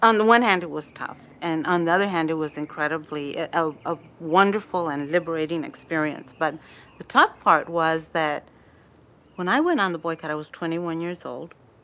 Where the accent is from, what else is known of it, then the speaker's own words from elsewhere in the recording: Bakersfield, California, United States; I grew up in Bakersfield, which has, when I was growing up there, was very, very racially polarized. It was very brown and white, and I was brown, or I am brown.